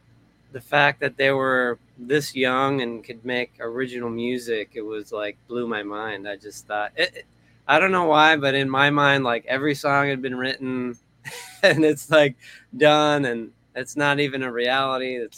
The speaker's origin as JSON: {"language": "English", "town": "North Olmsted", "region": "Ohio", "country": "United States", "tie": "born or raised there", "said": "I grew up in Cleveland, Ohio."}